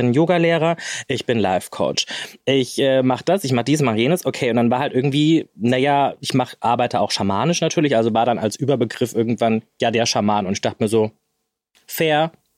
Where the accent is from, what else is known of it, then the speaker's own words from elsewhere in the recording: Bavaria, Germany; Aber der Punkt ist, also ich bin in Niederbayern groß geworden.